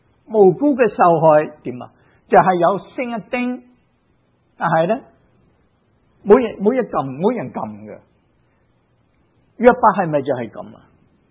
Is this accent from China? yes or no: yes; China; 在我们中国人当中